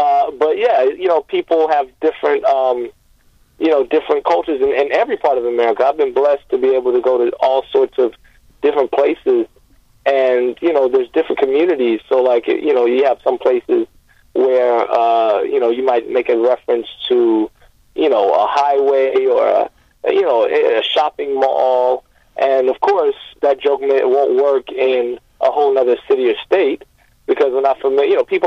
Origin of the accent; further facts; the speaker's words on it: Miami, Florida, United States; Yeah, I'm from Miami originally. Been out here a few years, about 4 years now. But yeah, I miss it, man. Like, I miss Florida in general.